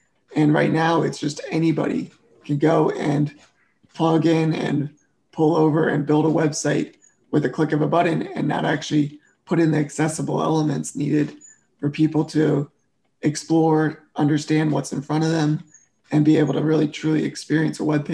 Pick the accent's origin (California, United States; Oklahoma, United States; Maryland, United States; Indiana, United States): Maryland, United States; I grew up in Maryland and was an avid tennis player, loved all sports.